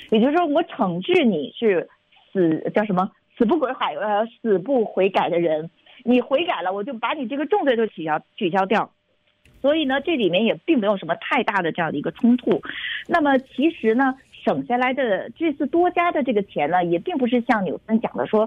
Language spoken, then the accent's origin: Chinese; China; now in United States; 我是大陆来的嘛